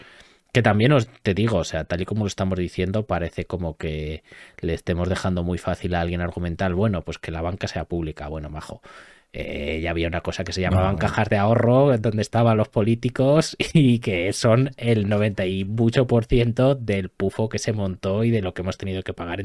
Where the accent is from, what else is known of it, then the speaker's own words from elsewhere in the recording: Spain; pero como contribuyentes españoles no tuviésemos ni el riesgo de tener que rescatarles